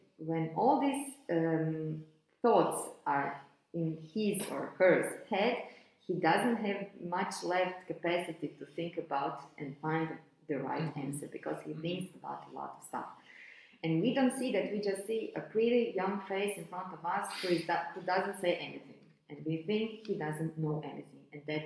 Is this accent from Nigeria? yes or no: no; Zagreb, City of Zagreb, Croatia; first language Croatian; English is a second language; we are Croatian speakers. We don't always speak perfect Croatian. First me, because I come from Zagreb, we have this dialect form